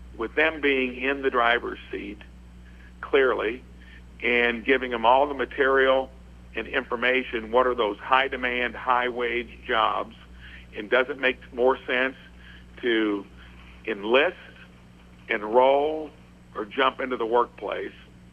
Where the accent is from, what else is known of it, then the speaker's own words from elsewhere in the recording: Jasper, Indiana, United States; any Hoosier can come visit me generally on Fridays if you arrange it ahead of time in my hometown of Jasper.